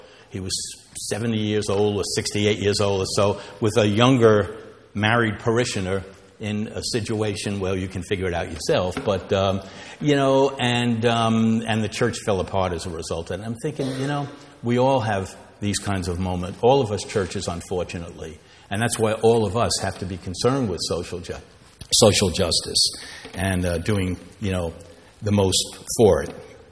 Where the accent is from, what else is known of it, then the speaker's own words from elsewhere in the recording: New Orleans, Louisiana, United States; Came to my hometown in New Orleans.